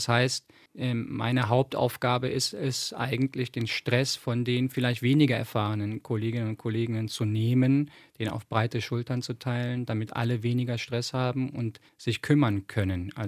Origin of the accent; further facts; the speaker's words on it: Cologne, North Rhine-Westphalia, Germany; Ich bin ja in Köln geboren, das bleibt da nicht aus, bin damit groß geworden